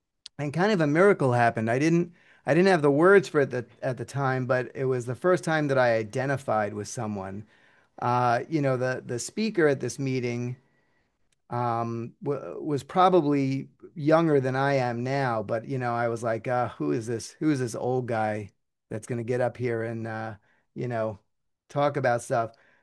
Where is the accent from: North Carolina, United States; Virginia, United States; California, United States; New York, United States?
New York, United States; And I grew up in New York, and I would call her from the payphone in the frat house that I was living in.